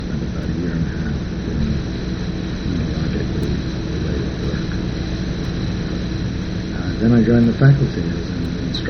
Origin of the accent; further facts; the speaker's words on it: Bayonne, New Jersey, United States; also born or lived in New York City; I was born in New York City, and I went to public schools, graduated from high school in Bayonne, New Jersey, Bayonne High School.